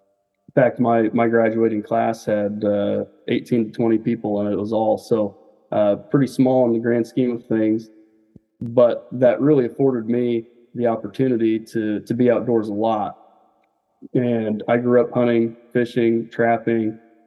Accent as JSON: {"language": "English", "region": "Kansas", "country": "United States", "said": "I'm originally from Kansas. I'm from between Hays and Great Bend originally. And, some people will call it Central Kansas. Some people call it Western Kansas."}